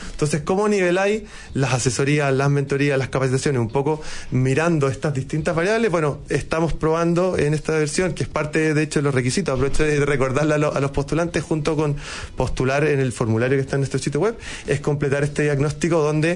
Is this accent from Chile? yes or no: yes; Chile; Pero como buen chileno, traten de no dejarlo para el final.